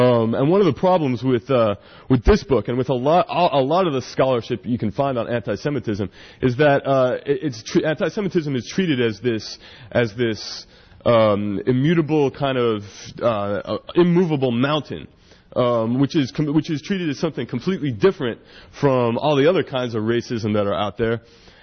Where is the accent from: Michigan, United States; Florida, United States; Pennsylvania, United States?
Florida, United States; Miami Beach; I grew up in Miami Beach, Florida, which has a very large Jewish community. I'm Jewish on my mother's side